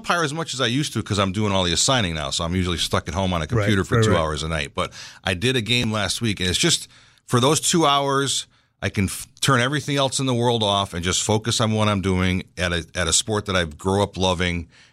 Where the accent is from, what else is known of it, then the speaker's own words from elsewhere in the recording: Berlin, United States; because I grew up in Berlin